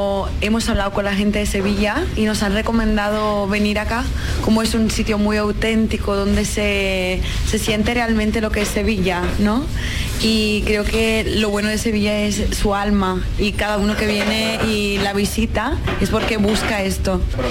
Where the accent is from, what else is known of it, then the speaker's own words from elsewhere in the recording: Italy; Spanish is a second language; Pero somos italianas.